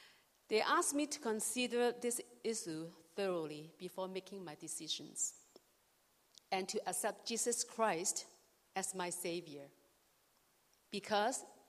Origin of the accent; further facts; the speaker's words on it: Hong Kong; born there; I was born in Hong Kong. Both of my parents worship Buddha.